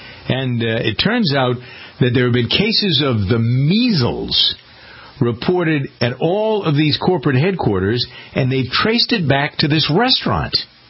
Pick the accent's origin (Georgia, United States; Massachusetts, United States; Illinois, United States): Massachusetts, United States; Framingham; the world headquarters for Staples, TJ Maxx, and Bose is in Framingham, my hometown.